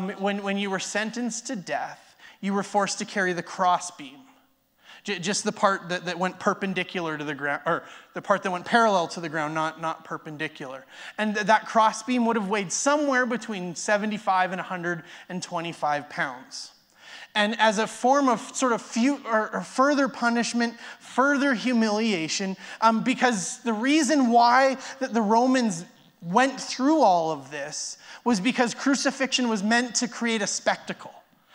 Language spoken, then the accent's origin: English; Airdrie, Alberta, Canada; I remember growing up in Airdrie